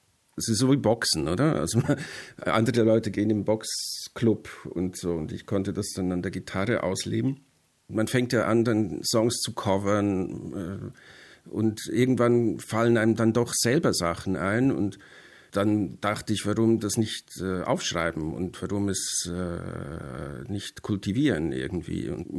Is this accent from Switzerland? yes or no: yes; Zurich, Switzerland; das drängte sich auf als Schweizer. Wenn du in der Schweiz, in Zürich aufgewachsen bist und den Paradeplatz schon kennst